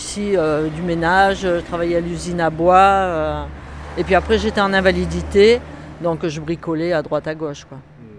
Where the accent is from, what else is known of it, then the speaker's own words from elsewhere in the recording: Châtillon, France; born there; Je suis née à Châtillon, je suis partie, je suis revenue, mais là maintenant ça fait bientôt 31 ans ouais, que je suis là